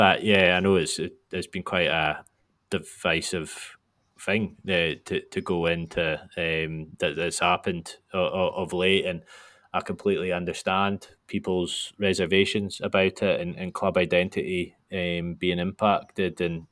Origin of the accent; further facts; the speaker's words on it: Nairn, Scotland, United Kingdom; I am involved at my hometown club in Nairn County, and who play in the Highland League